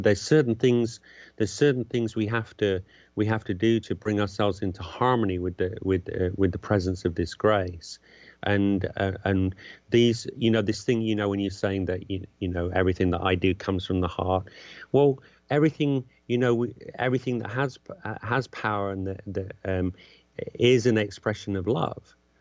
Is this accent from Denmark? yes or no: no; England, United Kingdom; growing up in England in the 60s and early 70s.